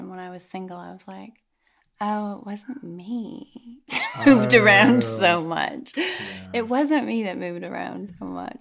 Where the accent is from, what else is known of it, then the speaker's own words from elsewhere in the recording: Edmonton, Alberta, Canada; also born or lived in Vancouver / Victoria / Calgary; now in Los Angeles, United States; I grew up in Edmonton in Canada, 19 years. Vancouver, Victoria, 3 years. Calgary, 12 years. And now LA, 12 years.